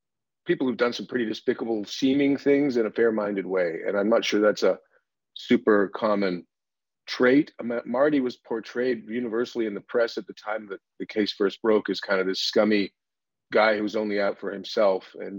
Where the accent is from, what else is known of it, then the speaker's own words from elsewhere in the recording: Canada; now in United States; I'm Canadian, right? So I have what I refer to as ironic closeness. I've lived in America for quite a long time now, but my point of view is fundamentally Canadian.